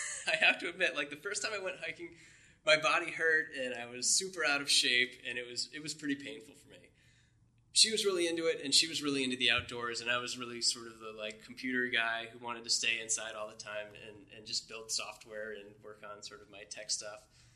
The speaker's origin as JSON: {"language": "English", "region": "Massachusetts", "country": "United States", "tie": "born or raised there", "said": "But I'm originally from Cape Cod, and I grew up as a shell fisherman, and my dad was a fisherman."}